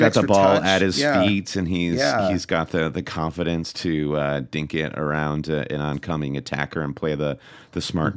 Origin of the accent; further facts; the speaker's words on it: United States; We're just going to own the fact that we're American.